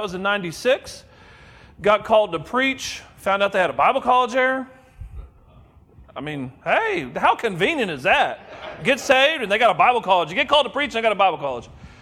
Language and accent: English; Oklahoma City, Oklahoma, United States; I grew up in Oklahoma City. I rode a bus to Windsor Hills Baptist Church at that time.